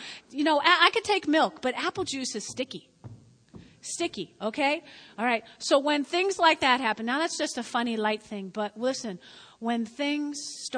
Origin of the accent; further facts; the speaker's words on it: New Jersey, United States; I'm from North Jersey.